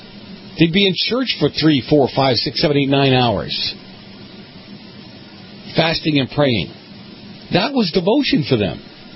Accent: Boston, Massachusetts, United States; I don't know how you do it. I'm from Boston. I don't know how you do that.

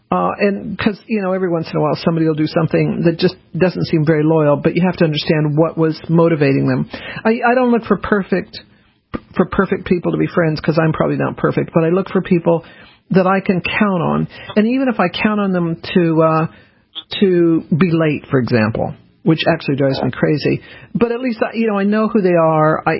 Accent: Denver, Colorado, United States; growing up in Denver, trick-or-treating, it always snowed on Halloween. I'm just not quite so used to it in the Northeast here

